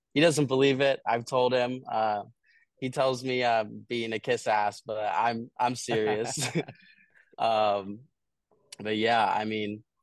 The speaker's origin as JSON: {"language": "English", "town": "Glenside", "region": "Pennsylvania", "country": "United States", "said": "I'm from Glenside, Pennsylvania."}